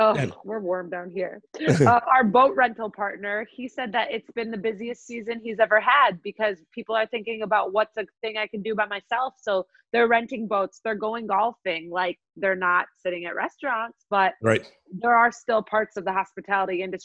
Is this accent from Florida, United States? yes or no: no; Michigan, United States; Michigan.